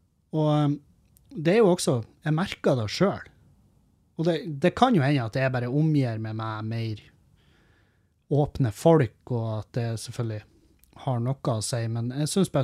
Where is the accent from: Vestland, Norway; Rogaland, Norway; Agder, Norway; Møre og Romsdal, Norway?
Møre og Romsdal, Norway; Halsa; mest av alt så har det jo noe med at jeg ikke lenger bor på Halsa, der jeg kommer fra. For der, når jeg vokste opp på Halsa